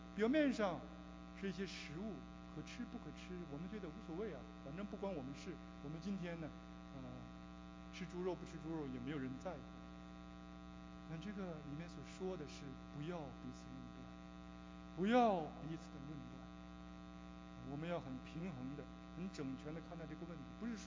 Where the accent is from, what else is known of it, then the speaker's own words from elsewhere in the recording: China; now in Canada; 但我作为一个中国人呢，好像这些犹太人一样，还有一些的包袱没有放下